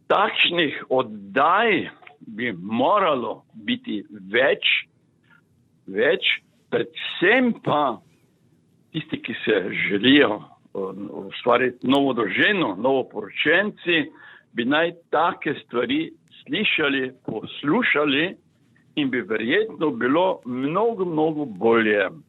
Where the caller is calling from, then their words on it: Styria, Slovenia; iz Štajerskega, in poslušam to vašo oddajo